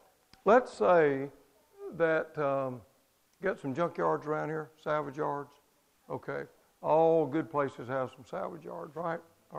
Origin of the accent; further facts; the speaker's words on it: Mississippi, United States; I'm from Mississippi. Things are pretty simple for me, okay?